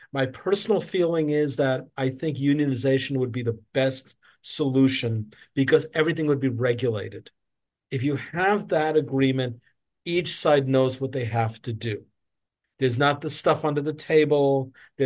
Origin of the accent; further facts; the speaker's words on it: New York, United States; Now, mind you, I don't care. I'm from New York.